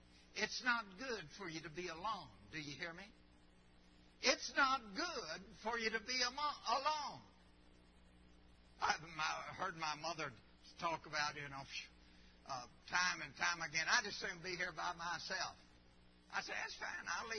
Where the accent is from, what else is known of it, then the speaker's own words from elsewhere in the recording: Buffalo, Kentucky, United States; I grew up in Buffalo, Kentucky. Ain't nobody in Buffalo, Kentucky that was ever elite. Poor. Not privileged, poor.